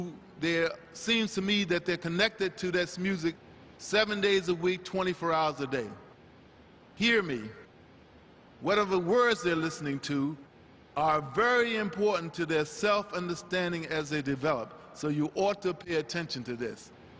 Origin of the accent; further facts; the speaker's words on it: Roanoke, Virginia, United States; also born or lived in Baltimore; I was raised in the South. Even though I was born in Baltimore, Maryland, I was raised in Roanoke, Virginia.